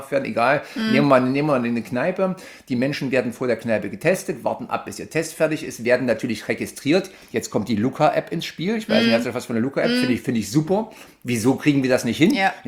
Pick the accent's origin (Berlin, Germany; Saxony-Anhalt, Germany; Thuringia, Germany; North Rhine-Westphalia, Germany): Thuringia, Germany; jetzt sind wir als Thüringer noch besonders, Entschuldigung am Arsch, weil wir 128 Inzidenz haben, das einzige Bundesland weit über 100.